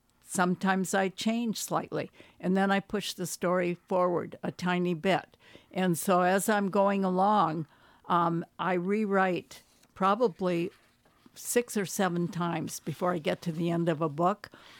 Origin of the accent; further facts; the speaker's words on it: Rhinelander, Wisconsin, United States; those people are distilled from memories I have from growing up in Rhinelander.